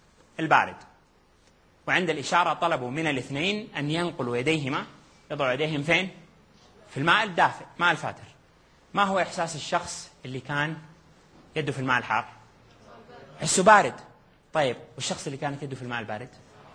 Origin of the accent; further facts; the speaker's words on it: Hejaz, Saudi Arabia; احنا عندنا في الحجاز يقولوا المكاسرة